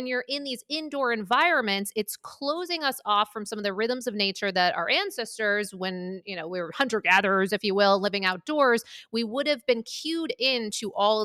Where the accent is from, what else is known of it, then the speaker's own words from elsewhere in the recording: Maine, United States; I grew up in Maine, around the border of Canada, you know, all these different places.